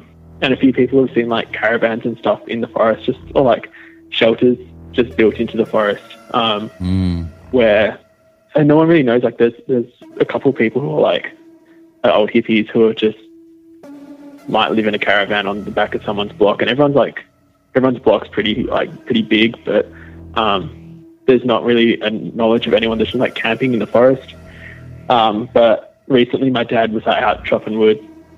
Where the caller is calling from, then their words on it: Western Australia, Australia; I'm calling from Western Australia.